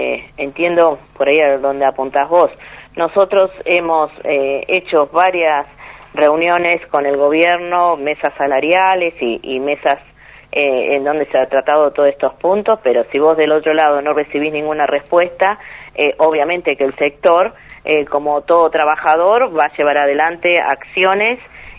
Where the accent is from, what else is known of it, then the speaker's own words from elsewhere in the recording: Río Grande, Tierra del Fuego, Argentina; que somos de acá de Río Grande, sabemos que tierra tenemos y bastante.